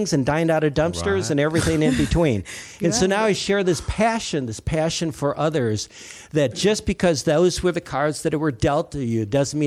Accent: Detroit, Michigan, United States; also born or lived in Los Angeles; it was a really bad situation that I grew up in Detroit. It was actually safer and better in L.A.

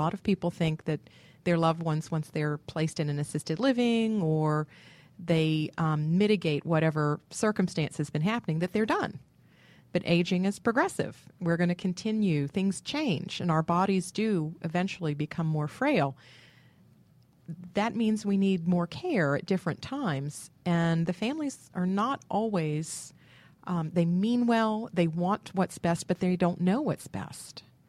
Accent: Jacksonville, Florida, United States; No, I'm not. I'm not. She lived there. I grew up in Jacksonville, Florida.

